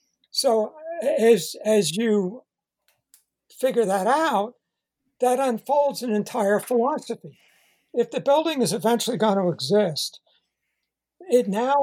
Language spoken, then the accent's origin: English; Great Neck, New York, United States; In New York, when I grew up in Great Neck, Long Island